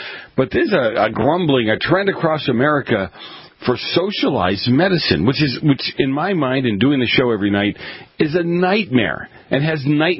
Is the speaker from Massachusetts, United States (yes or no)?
yes; Boston, Massachusetts, United States; I grew up in Boston. We kind of took care of each other